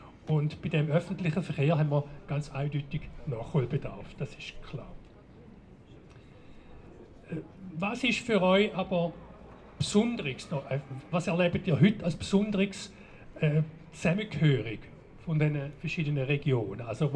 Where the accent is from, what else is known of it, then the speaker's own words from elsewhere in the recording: Toggenburg, St. Gallen, Switzerland; Ich bin in Toggenburg aufgewachsen Und meine Familie stammt ursprünglich aus dem Großherzogtum Baden, aber viel weiter nördlich